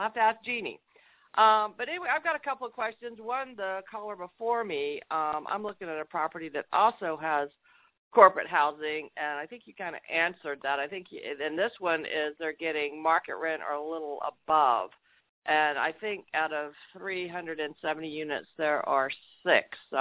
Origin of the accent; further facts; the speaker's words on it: North Carolina, United States; now in California, United States; from California, but I am originally from Carolina and a UNC grad